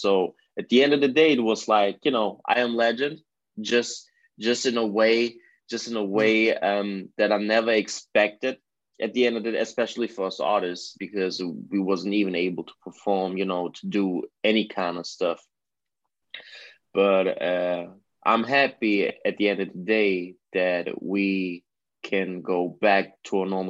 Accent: Germany; No, I'm actually Italian. I'm born and raised in Germany.

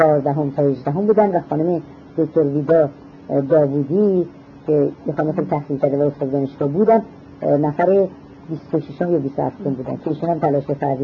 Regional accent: Iran; به عنوان یک ایرانی علاقمند به مسائل نگاه میکردم

